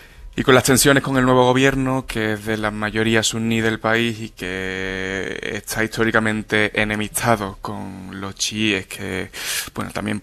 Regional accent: Lebanon; accent: Lebanese Arabic; Spanish is a second language; Y por mi acento libanés en árabe pensaron que quizá podría estar ligado con Hezbollah

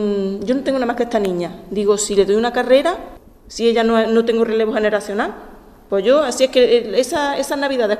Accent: Albendín, Andalusia, Spain; Que yo, por ejemplo, que soy de Albendín

